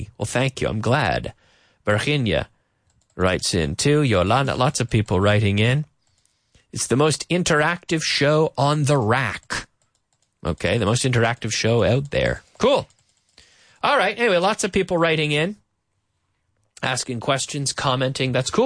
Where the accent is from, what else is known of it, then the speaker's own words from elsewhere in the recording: Nova Scotia, Canada; I'm from Nova Scotia, which is on the East Coast, on the Atlantic, and it's an English, well, where I am from is an English-speaking area, right on the Atlantic